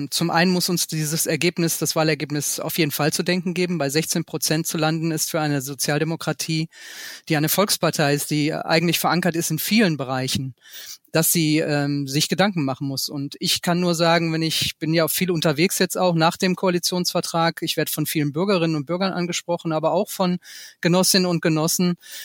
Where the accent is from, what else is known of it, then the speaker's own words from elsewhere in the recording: North Rhine-Westphalia, Germany; Ich komme aus dem Ruhrgebiet und es ist uns wichtig, dass viele Menschen, so bin ich groß geworden